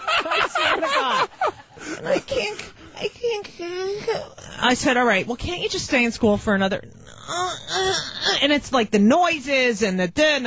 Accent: New Jersey, United States; now in Manhattan, United States; I grew up in New Jersey.

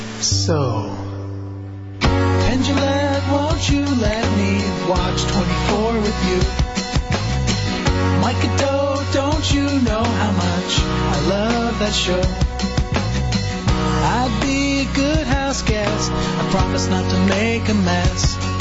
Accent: Canada; But I have to podcast your show because I'm Canadian.

